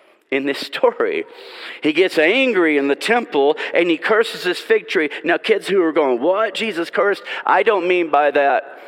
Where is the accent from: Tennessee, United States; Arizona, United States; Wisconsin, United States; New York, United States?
Tennessee, United States; Nashville; And I was living in Middle Tennessee, Murfreesboro, Tennessee, 30 miles from where I grew up in Nashville, in Franklin.